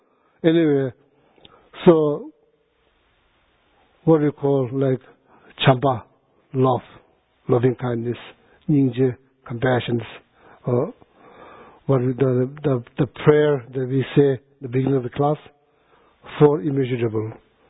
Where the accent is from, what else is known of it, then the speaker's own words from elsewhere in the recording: India; I was born in India, grown up in India.